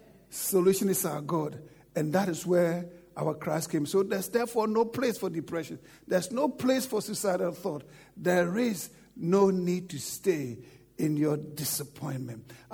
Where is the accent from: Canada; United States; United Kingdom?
United Kingdom; London; I came from London. I'm in London. I live in houses.